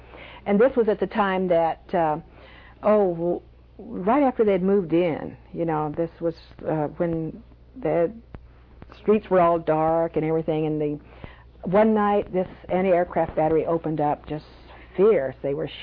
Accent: California, United States; No, it was quite a time growing up in Southern California.

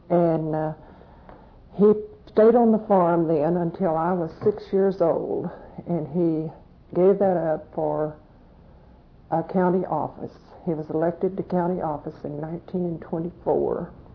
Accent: Pauls Valley, Oklahoma, United States; Well, I was born in Pauls Valley, Oklahoma, on May the 13th, 1918. I lived on a farm till I was 6 years old.

